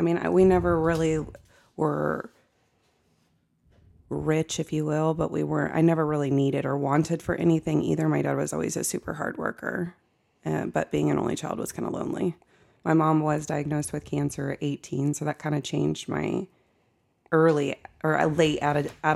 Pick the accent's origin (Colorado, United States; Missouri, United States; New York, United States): Missouri, United States; Platte City; Born and raised in Platte City, right here where our business is.